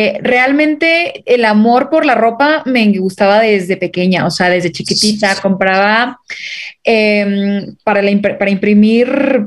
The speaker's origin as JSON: {"language": "Spanish", "region": "Veracruz", "country": "Mexico", "said": "yo vivo un poco al norte, soy de Veracruz, pero hasta arriba. Entonces me quedaba muy cerca la frontera"}